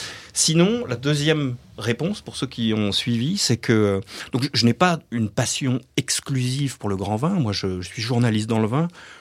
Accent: Paris, Île-de-France, France; Hein, moi, je suis parisien.

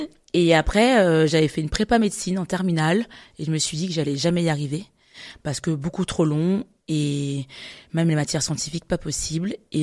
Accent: Strasbourg, Grand Est, France; on a grandi à Strasbourg, je viendrai dessus après

